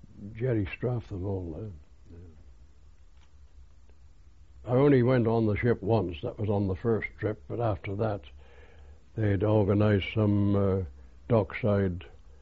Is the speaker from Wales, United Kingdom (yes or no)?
yes; Wrexham, Wales, United Kingdom; I landed at Ramsgate, and then I went by train to Wrexham in North Wales, which is my hometown, funnily enough.